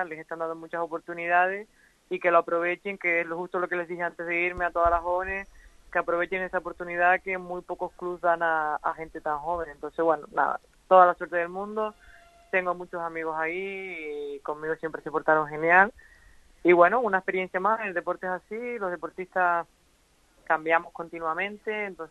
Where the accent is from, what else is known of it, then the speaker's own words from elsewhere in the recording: Canary Islands, Spain; para mí como una canaria más es un orgullo porque encima de eso yo no lo pude vivir, yo me tuve que ir muy joven de mi casa a otra isla